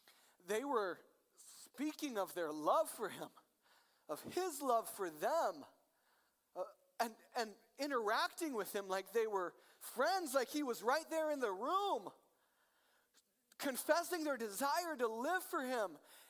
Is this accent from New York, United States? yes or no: no; Iowa, United States; So I was born and raised in Iowa. A little known fact about Iowa is that there are more pigs in Iowa than people.